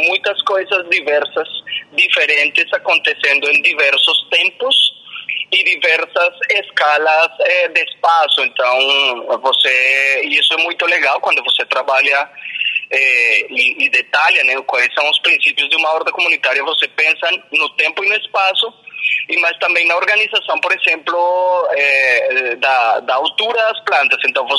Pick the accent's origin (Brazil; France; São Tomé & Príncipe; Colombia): Colombia; Portuguese is a second language; Eu sou colombiano